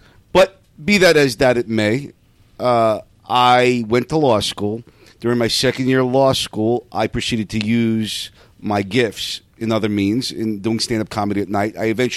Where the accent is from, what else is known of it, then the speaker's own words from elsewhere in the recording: Brooklyn, New York, United States; Well, I'm from Brooklyn.